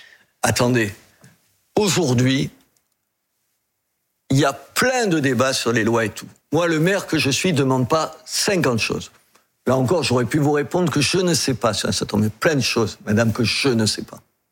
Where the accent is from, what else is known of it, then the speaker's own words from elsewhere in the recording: Béziers, Occitanie, France; Chez moi, à Béziers, il y a un certain nombre de produits qui vous permettent de produire plus de vin